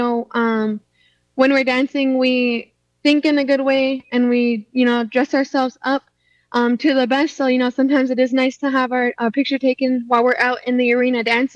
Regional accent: Lac du Flambeau, Wisconsin, United States; I'm Bear Clan from Lac de Flambeau, Wisconsin.

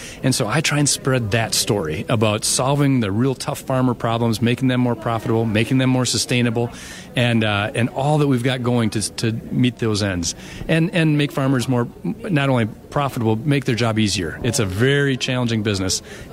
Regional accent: Marshfield, Wisconsin, United States; I grew up in Marshfield, Wisconsin, just outside, and went to Marshfield High School.

